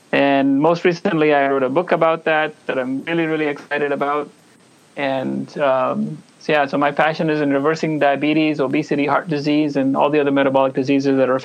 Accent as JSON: {"language": "English", "town": "New Delhi", "region": "Delhi", "country": "India", "tie": "born or raised there", "said": "Okay, well, I grew up in New Delhi, India, yep. Not that far from where you are."}